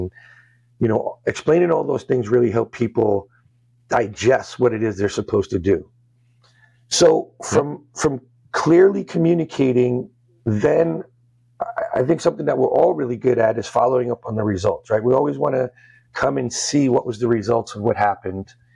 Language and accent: English; New York, United States; full disclosure, I'm Sicilian from New York, and we're not known for our patience.